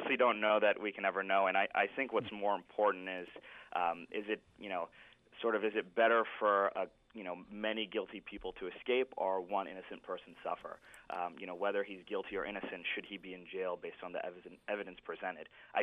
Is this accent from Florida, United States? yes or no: no; Baltimore, Maryland, United States; I'm from Baltimore. I actually grew up near Woodlawn